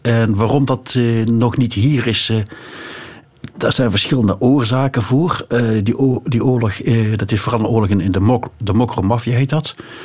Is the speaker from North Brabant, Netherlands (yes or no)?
yes; North Brabant, Netherlands; Nou, ik heb de Nederlandse nationaliteit, maar ja, ik ben een Brabander.